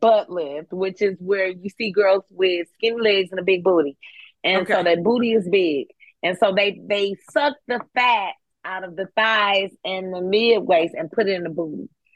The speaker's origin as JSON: {"language": "English", "town": "Detroit", "region": "Michigan", "country": "United States", "said": "I'm from Detroit. I have a couple guns."}